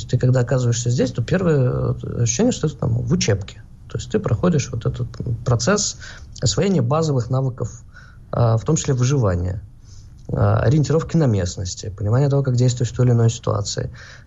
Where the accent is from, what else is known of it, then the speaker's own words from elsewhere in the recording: Moscow, Russia; now in Israel; Мы из Москвы, мы не привыкли к таким тесным социальным контактом и плотности социальных связей.